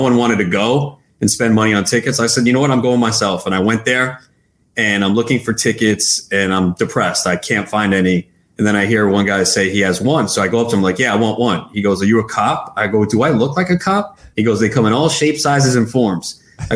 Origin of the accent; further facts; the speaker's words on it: Flushing, New York, United States; I grew up in Flushing.